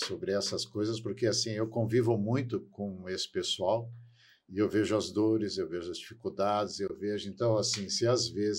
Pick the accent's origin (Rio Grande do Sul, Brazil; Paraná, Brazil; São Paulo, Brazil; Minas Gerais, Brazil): Rio Grande do Sul, Brazil; eu sou gaúcho, tenho duas filhas, dois genros também.